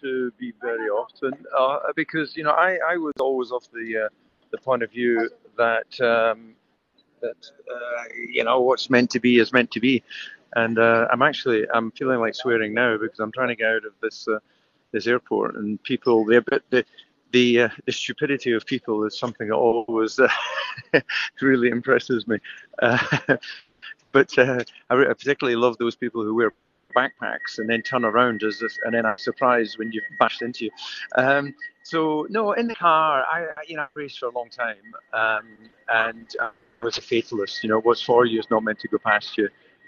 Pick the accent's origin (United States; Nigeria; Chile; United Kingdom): United Kingdom; Scotland; I could only have dreamt of that when I was growing up in Scotland.